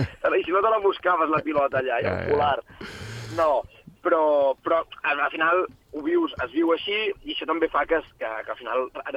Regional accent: Barcelona, Catalonia, Spain; nascut i viscut a Barna, però la part paterna és de la comarca de la Noguera, a prop d'Artesa de Segre, un poble que es diu Boada, molt petitó.

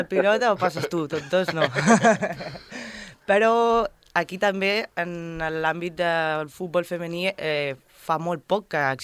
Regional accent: Formentera, Balearic Islands, Spain; jo sóc de Formentera, però la meva família no.

